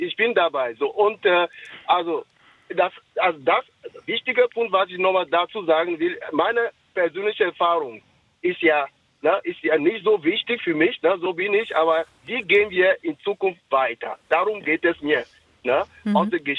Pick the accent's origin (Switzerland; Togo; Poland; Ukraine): Togo; Und ich komme aus Togo.